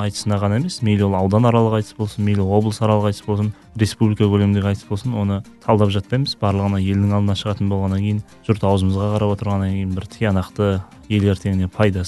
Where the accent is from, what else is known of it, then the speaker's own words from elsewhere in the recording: Taldykorgan, Almaty Region, Kazakhstan; born there; Мен енді Алматы облысы Талдықорған қаласында 1991 жылы Алланың қалауымен шырет дүниеге келген екен.